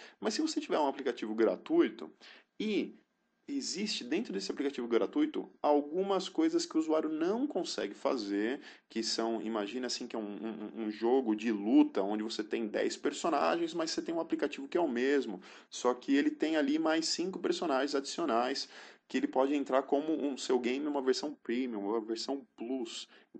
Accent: São Paulo, Brazil; Sou aqui de São Paulo, enfim, tenho uma rotina de ir em shopping

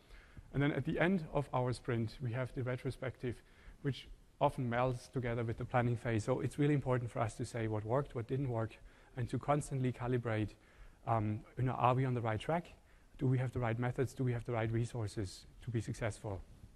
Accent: Germany; also born or lived in New York, United States; I am from Germany, I've lived in New York.

